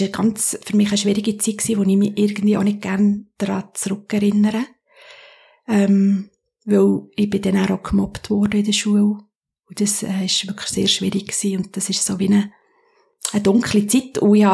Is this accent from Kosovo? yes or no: no; Sicily, Italy; born or raised there; now in Germany